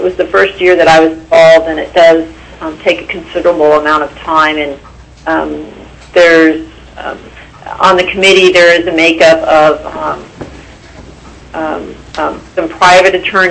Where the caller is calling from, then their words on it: Anchorage, Alaska, United States; I'm testifying from Anchorage.